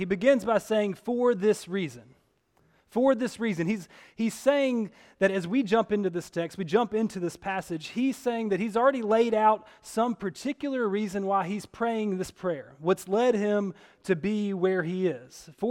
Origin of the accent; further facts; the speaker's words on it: Mississippi, United States; I'm a preacher from Mississippi.